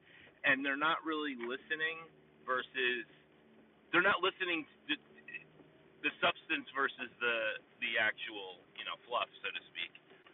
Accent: New Jersey, United States; Because they all thought, you know, everybody from New York, because that's what they called me, and I'm from New Jersey, is from New York, and everybody is connected to the mafia.

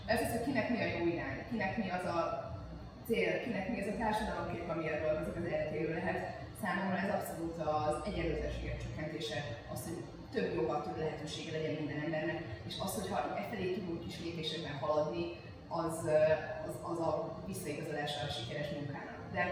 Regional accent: Hungary; also born or lived in Canada; Kanadába születtem, édesapám egy posztdoktori képzést csinált a Montreali Egyetemen, és én kisgyerekként éltem kint, szóval elég fiatalon költöztem haza, már az óda közepén is itthon tanultam.

